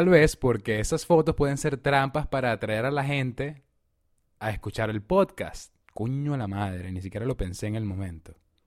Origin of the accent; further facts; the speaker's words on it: Venezuela; also born or lived in Miami, United States; porque yo vengo de Venezuela y luego vengo de Miami, que son súper tropicales, súper cálidas.